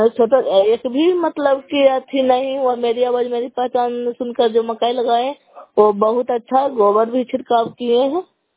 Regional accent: Bihar, India; नालंदा जिला नगर मौसम ब्लॉक कोयला पंचायत की निवासी हूँ।

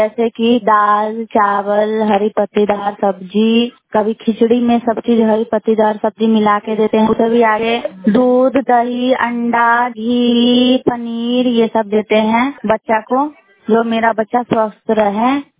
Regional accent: Mohammadpur Patahi, Bihar, India; Mohammadpur Patahi.

